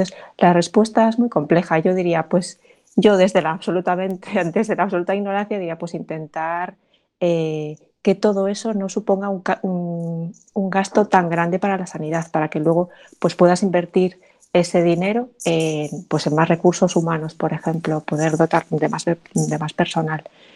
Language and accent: Spanish; South Korea; now in Spain; O puedo hablar, por ejemplo, de mi país de origen, que es Corea